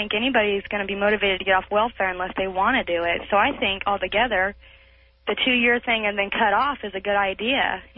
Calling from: Portland, Oregon, United States; And then I moved to Oregon. I'm calling from Portland.

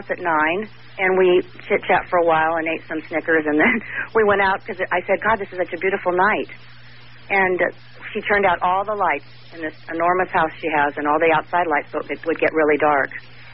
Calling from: Sonoma, California, United States; I'm calling from Sonoma.

